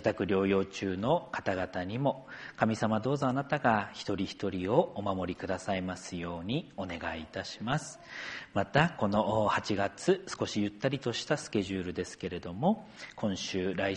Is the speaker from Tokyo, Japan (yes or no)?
no; Akita, Japan; 秋田県の実家に帰ってきました。よく北の方にある秋田県は涼しいんですかって聞かれるんですけれども、私の実家のあたりは盆地でですね、空気がもう全然動かないというか、なんというか、いわきとはまた違った、いわきよりももっともっと暑い、そういうところなんですね。